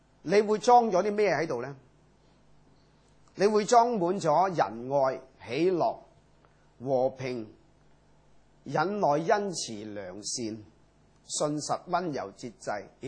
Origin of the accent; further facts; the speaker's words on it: Hong Kong; 因为我哋香港人呢可能呢即係住嘅地方呢即係住惯咗白鸽笼。